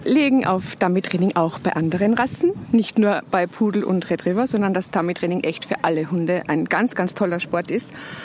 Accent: Austria; Die kennen wir so ja nicht in Österreich

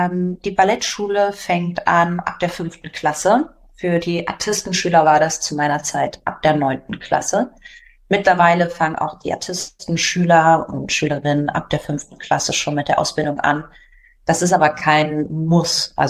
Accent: Berlin, Germany; ich komme aus Berlin und habe 2006 an der Berliner Artistenschule absolviert

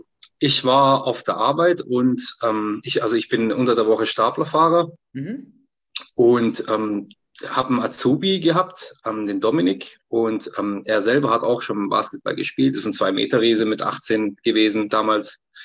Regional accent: Turkey; Und dann habe ich halt als Türke natürlich erstmal

